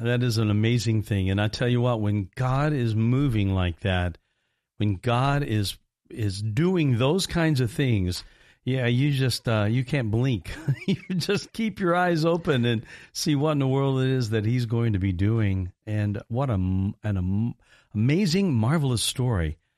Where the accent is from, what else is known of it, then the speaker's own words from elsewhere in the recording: Evansville, Indiana, United States; Barry's actually from my hometown of Evansville, Indiana.